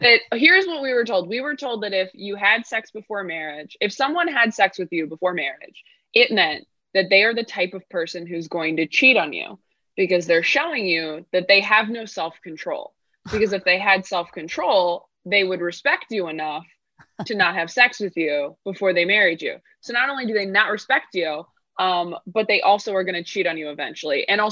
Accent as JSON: {"language": "English", "region": "California", "country": "United States", "tie": "born or raised there", "also_born_or_lived": "Riverside County", "said": "I'm from California. I grew up like up by Sacramento."}